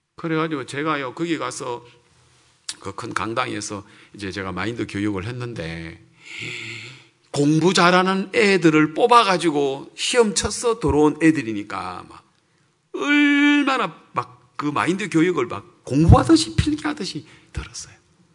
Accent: South Korea; 내가 한국에서 왔다는 걸 내가 이야기해.

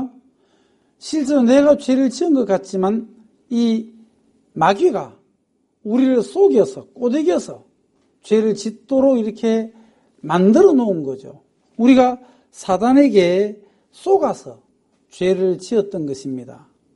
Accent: Geochang, South Gyeongsang, South Korea; born there; 저는 그 아주 두메 산골 예, 경남 거창에서 태어났는데요.

